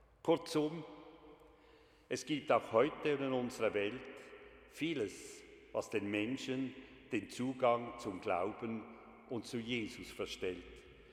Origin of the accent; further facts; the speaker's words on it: Basel, Basel-Stadt, Switzerland; Nun bin ich als Diakon, das hat sich längst gezeigt, der Fasnacht als Basler im Allgemeinen nicht so ganz abgeneigt.